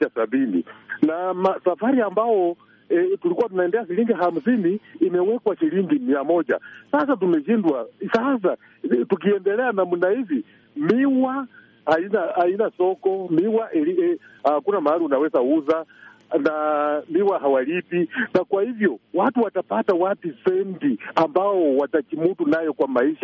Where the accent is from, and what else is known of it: Bungoma County, Kenya